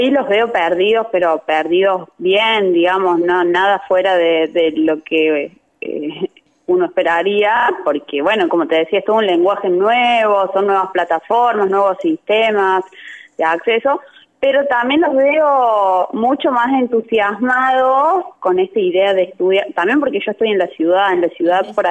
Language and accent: Spanish; Río Ceballos, Córdoba, Argentina; yo, como decía, crecí en Río Ceballos